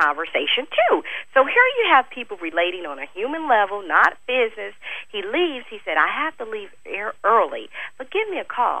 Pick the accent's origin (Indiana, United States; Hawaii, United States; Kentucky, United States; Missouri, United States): Missouri, United States; St. Louis; I'm from St. Louis.